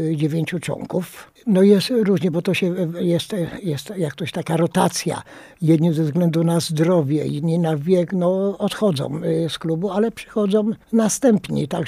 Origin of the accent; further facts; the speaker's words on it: Sieradz, Łódź Voivodeship, Poland; to ta krew została przeznaczona dla wojewódzkiego szpitala u nas w Sieradzu, dla mieszkańców Sieradza. Że także my takie akcje też robimy. No nie tylko do Matki Polki, dla dzieci potrzebujących, ale robimy tak samo dla mieszkańców naszego grodu, bo my jesteśmy w tym grodzie wychowani.